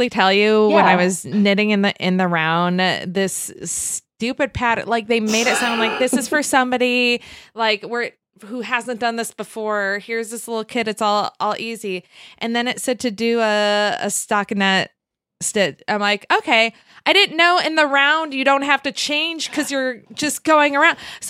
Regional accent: Canada; I can say that because I'm Canadian.

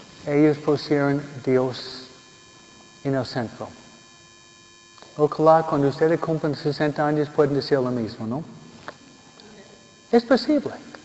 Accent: New York, United States; un arzobispo donde yo fui criado, en New York.

